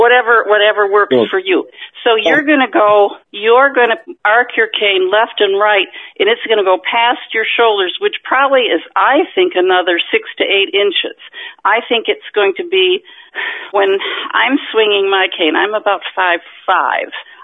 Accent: Baltimore, Maryland, United States

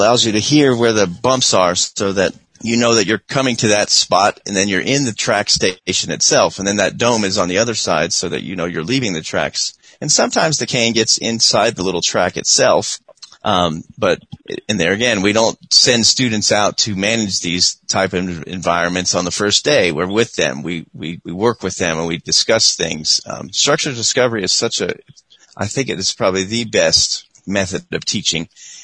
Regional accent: Miami, Florida, United States; I grew up in Florida and I should have remembered this, but I didn't.

